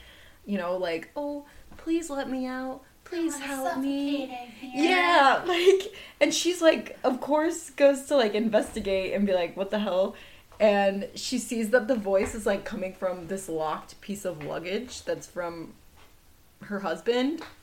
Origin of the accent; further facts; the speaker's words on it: Midwest, United States; I don't do accents, obviously. I'm from the Midwest, okay?